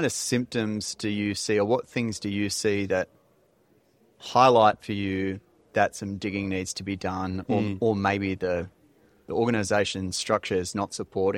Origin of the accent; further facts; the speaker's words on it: Australia; because I'm Australian short and everything, and I think that's like the friendly way to go.